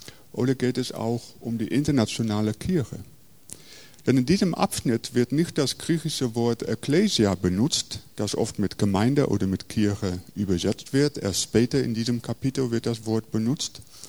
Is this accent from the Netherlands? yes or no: yes; Rotterdam, South Holland, Netherlands; German is a second language; now in Germany; Ja, wie man hört, ich komme aus Holland, aus Rotterdam ursprünglich, habe eine deutsche Frau, so kommt es, dass ich jetzt hier lebe.